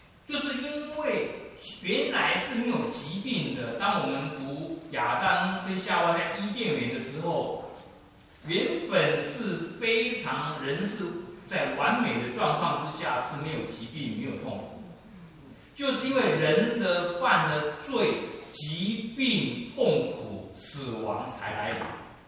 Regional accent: China; 你我中国人就没有什么大不了

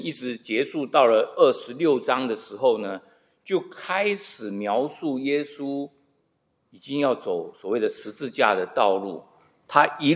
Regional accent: China; 对我们中国人来讲，我们不晓得逾越节到底是什么东西

